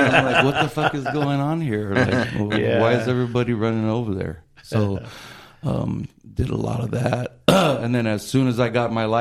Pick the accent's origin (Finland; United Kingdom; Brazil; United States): United States; Honolulu, Hawaii; So I was born in Kaiser Permanente, Honolulu, and Oahu is where we called home when we were there.